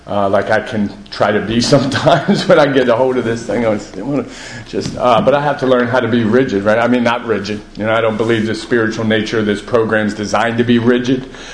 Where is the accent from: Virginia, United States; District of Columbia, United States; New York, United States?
District of Columbia, United States; Washington; I grew up in and around Washington, D.C. This would have been the mid-80s.